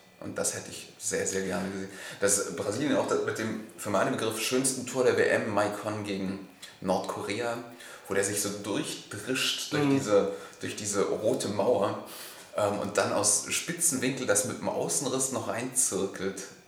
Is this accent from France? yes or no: yes; France; German is a second language; also sage ich jetzt als Franzose